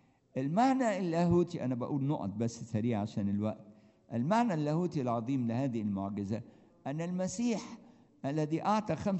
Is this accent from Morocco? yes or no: no; Egypt; إحنا كمصريين يعني سلالة الفراعنة